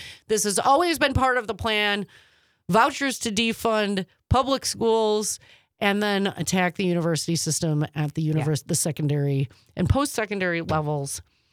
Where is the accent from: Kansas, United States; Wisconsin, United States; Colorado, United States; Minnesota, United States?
Wisconsin, United States; Milwaukee; The German, I was very German. I'm from Milwaukee.